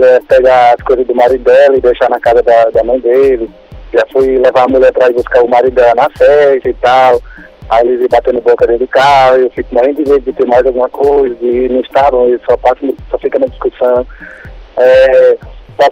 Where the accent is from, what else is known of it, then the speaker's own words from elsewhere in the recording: São Luís, Maranhão, Brazil; Ah, eu sou de São Luís, Maranhão.